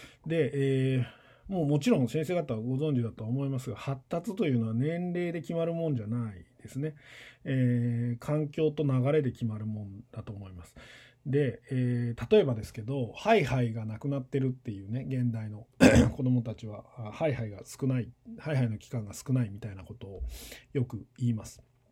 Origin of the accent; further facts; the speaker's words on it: Tokyo, Japan; 僕はあの東京で生まれ育っていて、あの10歳まではですね、多分父親の社宅なんだと思うんですけど、会社の社宅よくわかんないですけど、あの10歳まで、ある一軒家に住んでいたんですが